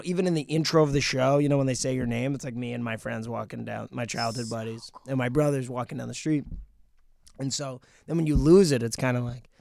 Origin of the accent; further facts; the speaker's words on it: New Jersey, United States; And also the thing is, like, I'm from Jersey.